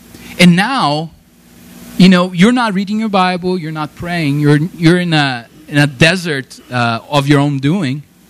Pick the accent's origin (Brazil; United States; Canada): Brazil; Yesterday was a very sad day for the Brazilian people. I'm from Brazil, by the way.